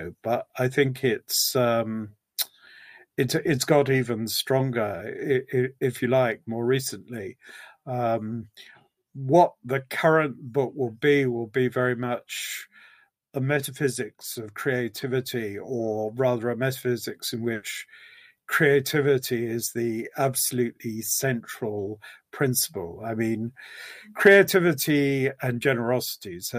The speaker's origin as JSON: {"language": "English", "country": "United Kingdom", "lives_now": "United States", "said": "And I'm half Scottish, half English, a little bit Irish. And I know most of the British Isles pretty well. And very attached to France and Italy as well. I've lived in Virginia for about nearly 7 years. I'm pretty rooted in Britain"}